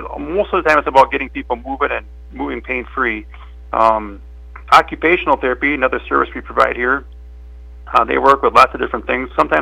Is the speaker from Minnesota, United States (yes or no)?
yes; Minneota, Minnesota, United States; So I'm from Mineota originally. Met my wife Lisa a long time ago, and we met out in Rapid City, and we moved back here to Mineota about 15 years ago to be closer to my parents.